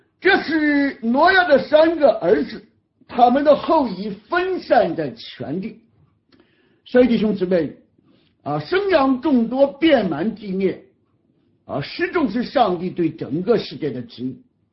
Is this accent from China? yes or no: yes; China; 因为我们中国人啊人为的城乡差距啊